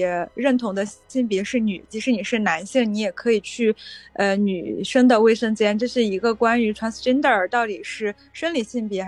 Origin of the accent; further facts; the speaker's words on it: China; 可能我是在中国的这个环境中成长的